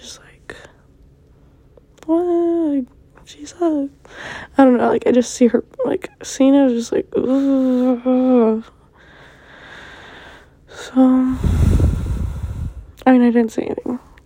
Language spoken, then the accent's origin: English; United States; You know, I was born and raised in America.